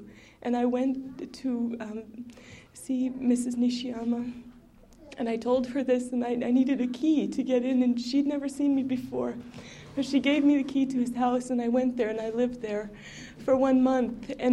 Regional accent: Ambler, Alaska, United States; also born or lived in Sisolik; I grew up in Ambler as well as in Sisolik.

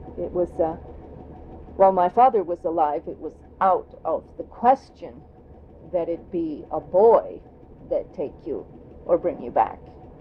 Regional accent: Kodiak, Alaska, United States; Well, the big deal for 13 to 16-year-old girls here was, well, there were two things, and both of them were dances. There was teen club on base and rainbow girls dances in town.

